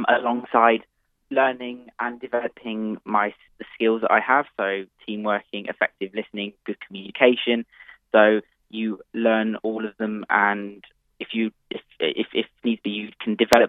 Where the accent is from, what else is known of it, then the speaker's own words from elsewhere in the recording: Birmingham, West Midlands, United Kingdom; I'm 19. I'm a student and I'm from Birmingham.